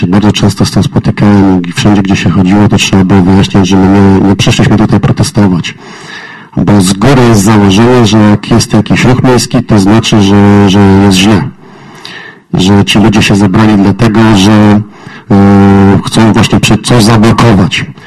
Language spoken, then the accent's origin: Polish; Poznań, Greater Poland Voivodeship, Poland; My poznaniacy